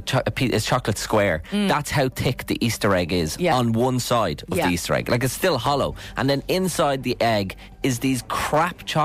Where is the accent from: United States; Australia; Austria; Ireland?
Ireland; And also, speaking of getting too big for your boots, we're Irish.